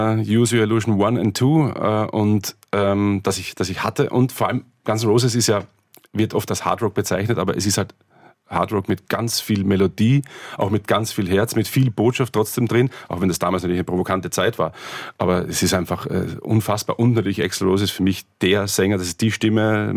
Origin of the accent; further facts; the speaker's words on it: Austria; born there; Und ich bin ja gebürtiger Österreicher, und da gibt es ja auch zwischen Osten, Westen, Norden und Süden riesige Unterschiede.